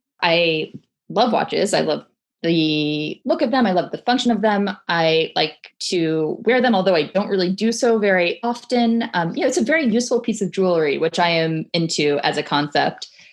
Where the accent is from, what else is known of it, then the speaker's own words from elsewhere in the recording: Nebraska, United States; I mean, I grew up in Nebraska, not that that means anything